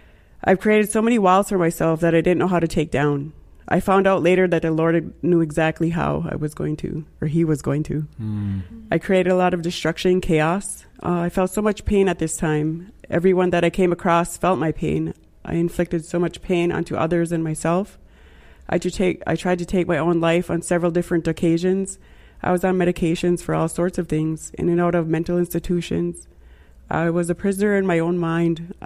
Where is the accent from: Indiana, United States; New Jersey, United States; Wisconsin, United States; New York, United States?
Wisconsin, United States; I grew up on the Menominee Reservation, so I grew up around a lot of destruction, drugs, and alcohol and violence.